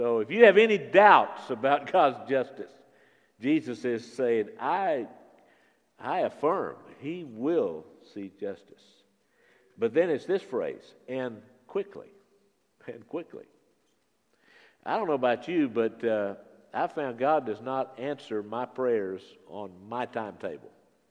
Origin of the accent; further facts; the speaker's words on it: India; That's what I've experienced all these years in the village that I grew up in India.